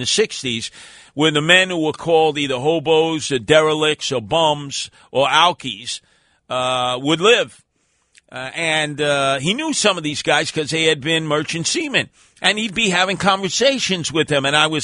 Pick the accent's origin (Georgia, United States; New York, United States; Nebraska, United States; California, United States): New York, United States; Canarsie; the house that I grew up with in Canarsie.